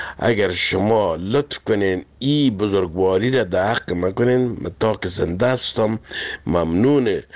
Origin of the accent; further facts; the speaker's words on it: Kabul, Afghanistan; now in France; اصلا من از کابل هستم و در فرانسه مدت 40 سال است که زندگی میکنم.